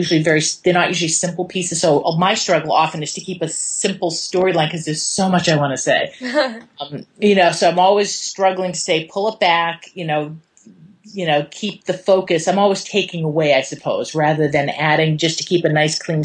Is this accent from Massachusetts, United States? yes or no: yes; Waltham, Massachusetts, United States; I grew up in Waltham, so it was right down the street from the Spingold Theater at Brandeis, and there was the Hovey Players in Waltham.